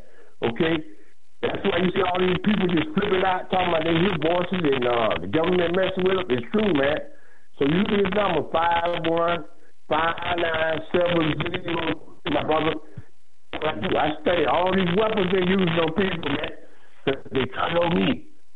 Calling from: Scottsdale, North Carolina, United States; I'm from Scottsdale in North Carolina.

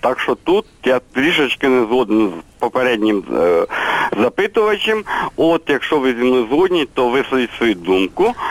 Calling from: Tulchyn, Vinnytsia Oblast, Ukraine; Я телефоную вам з міста Тульчина на Вінниччині.

